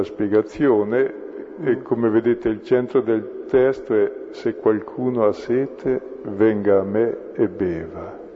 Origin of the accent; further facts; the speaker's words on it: Brescia, Lombardy, Italy; Io sono di Brescia, quindi posso dirlo.